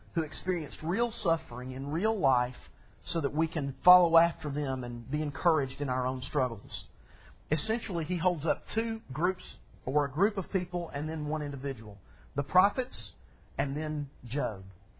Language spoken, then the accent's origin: English; Alabama, United States; Yes, I was born in Alabama even. I'm from the South.